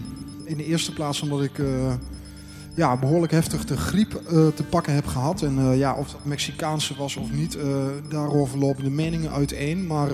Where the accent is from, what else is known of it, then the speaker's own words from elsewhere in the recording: Netherlands; wij vieren dat wij als Nederlanders 400 jaar geleden voet aan wal zetten in New York